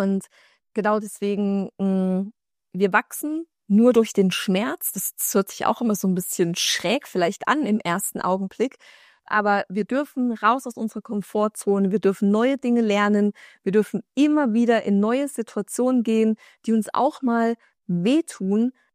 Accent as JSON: {"language": "German", "country": "Germany", "tie": "born or raised there", "said": "wenn ich in Deutschland bin, komme ich in mein Heimatdorf zurück"}